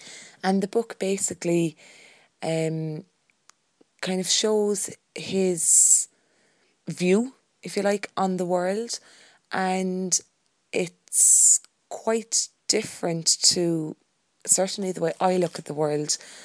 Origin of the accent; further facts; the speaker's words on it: Cork, Munster, Ireland; from Cork on Audioboo.